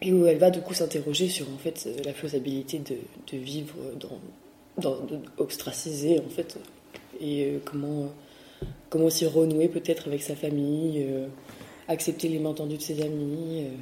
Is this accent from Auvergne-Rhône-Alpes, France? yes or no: no; Blajoux, Occitanie, France; dans ce coin de la Lozère, parce que j'y ai grandi, parce que je suis originaire de Blajoux.